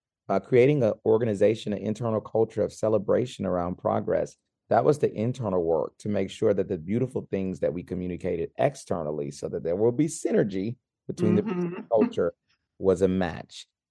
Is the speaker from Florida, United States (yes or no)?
no; Louisiana, United States; because I'm from Louisiana and we love our spice.